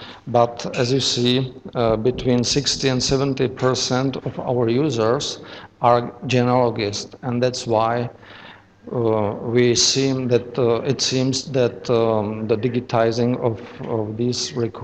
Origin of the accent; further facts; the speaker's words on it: Karlovy Vary, Karlovy Vary Region, Czechia; I come from Karlsbad, Karlovy Vary, from the state district or Kyiv. And it's a spa town in Western Bohemia, Czech Republic.